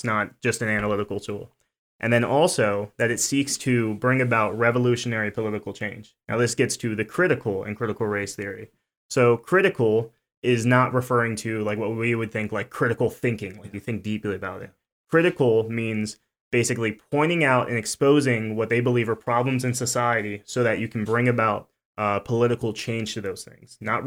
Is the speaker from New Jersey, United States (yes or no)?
yes; New Jersey, United States; So I grew up in, born and raised in New Jersey. So I'm a Northerner. I apologize to my Kentuckians, but born and raised in New Jersey.